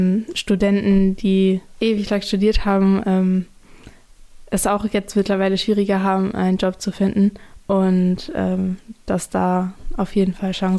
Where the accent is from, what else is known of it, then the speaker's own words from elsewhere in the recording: Otterndorf, Lower Saxony, Germany; Ja, ich komme aus Otterndorf, bin da aufs Gymnasium gegangen bis zur 12. Klasse.